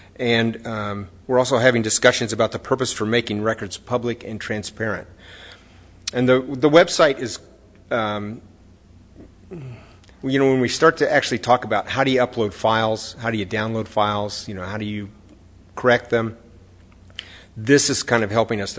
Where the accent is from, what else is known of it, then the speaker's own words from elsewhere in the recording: United States; I think that the culture has been educational for me as an American that the Japanese don't always do things the way Americans do them